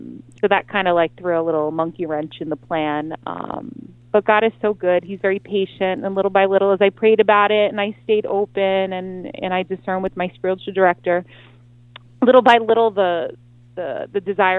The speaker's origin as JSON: {"language": "English", "region": "New York", "country": "United States", "said": "I always let people know I'm from the Bronx because I feel like it explains a little bit my character"}